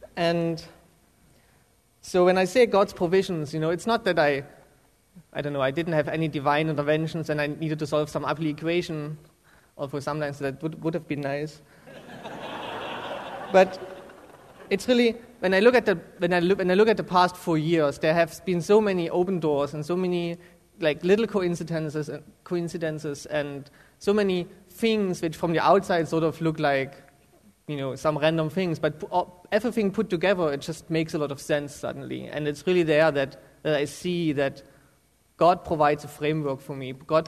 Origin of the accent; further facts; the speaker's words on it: Germany; English is a second language; I'm from Germany, so I have a weird accent.